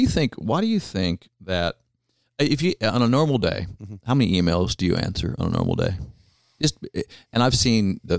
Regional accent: Oklahoma, United States; it's amazing because he found out we're from Oklahoma.

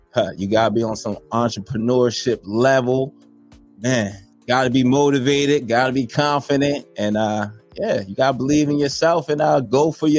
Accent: New Jersey, United States; So I'm a son of two immigrant parents who hail from Nigeria, first generation. Majority of my life, I grew up in South Jersey.

